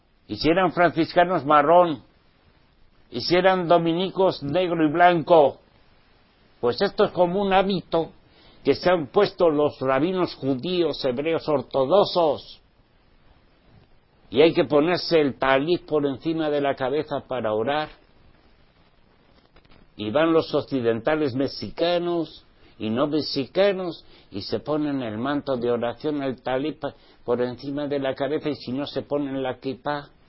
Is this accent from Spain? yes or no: yes; Spain; born there; Pues yo nací en España y hablo español.